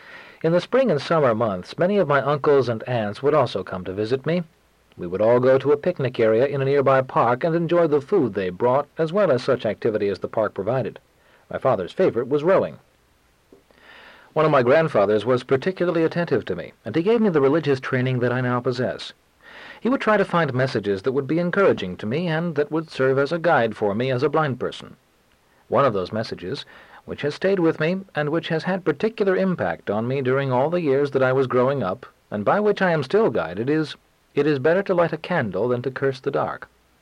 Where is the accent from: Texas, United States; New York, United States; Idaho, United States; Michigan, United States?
New York, United States; New York City; born there; I was born congenitally blind on the Lower East Side of Manhattan in New York City, and I want you to know that my parents raised me in a very close and loving family.